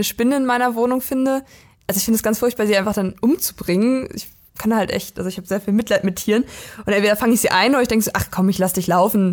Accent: Brandenburg, Germany; kommt aus Brandenburg, aus der Prignitz

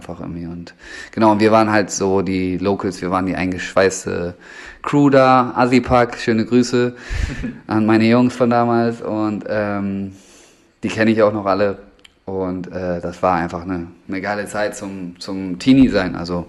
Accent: Bremen, Germany; in Bremen so

